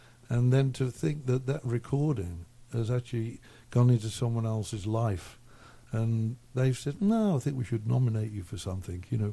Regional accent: Birmingham, West Midlands, United Kingdom; born there; I was born in Birmingham, which, we talked about Detroit earlier. Birmingham is second motor city, and because we have all the cars in Birmingham in those days.

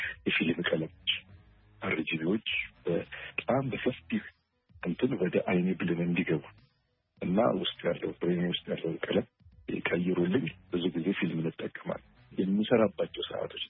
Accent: Addis Ababa, Ethiopia; ከልጅነቴ የነበረውን የማውቀውን እኔ ሰፈሬ ደቡብ ቃ የሚባለው ፊት ወር አካባቢ የተወለድኩት ቤተመንግስት ከይገባዋል ቱሪስት ሆቴል ጀምሮ እስከ አምባሳደር ድረስ

